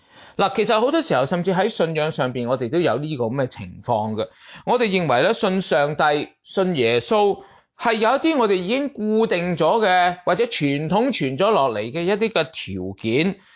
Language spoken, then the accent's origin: Cantonese; Guangdong, China; 我哋廣東人成日都講